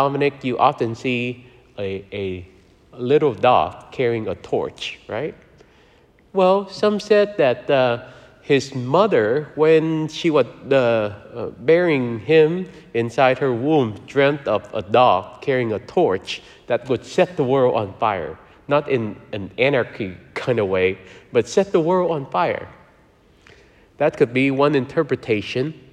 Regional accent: Vietnam; And I grew up in Vietnam going to a Dominican church

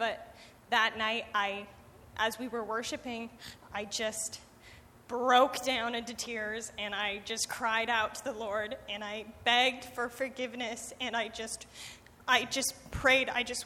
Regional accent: Oregon, United States; I'm from Central Oregon. I'm spending the summer over here with family life.

